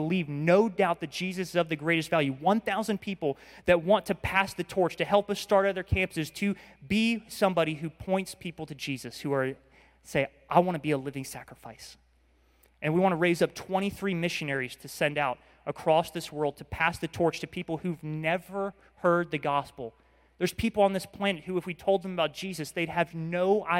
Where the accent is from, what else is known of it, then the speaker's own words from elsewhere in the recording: Georgia, United States; We're not going to back down just because we're from the North Georgia mountains.